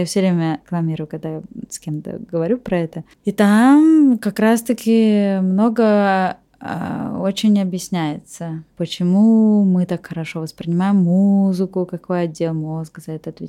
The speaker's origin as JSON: {"language": "Russian", "region": "Moscow", "country": "Russia", "tie": "born there", "said": "я родилась в Москве."}